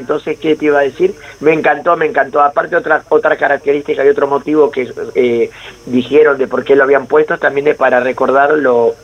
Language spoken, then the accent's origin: Spanish; Uruguay; aclaro por mi acento de que no soy argentino, compadre, soy uruguayo.